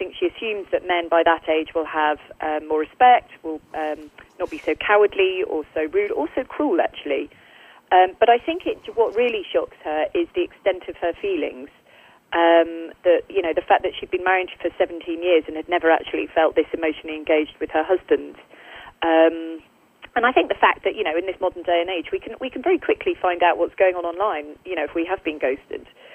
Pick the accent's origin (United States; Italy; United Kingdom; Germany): United Kingdom; obviously I'm a British author